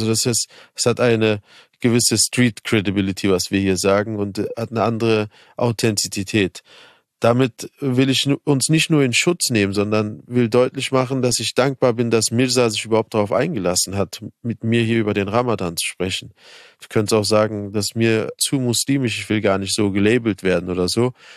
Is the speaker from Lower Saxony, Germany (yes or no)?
no; Berlin, Germany; ich bin in Neukölln groß geworden und also die ganze Nachbarschaft war voller türkischer Kinder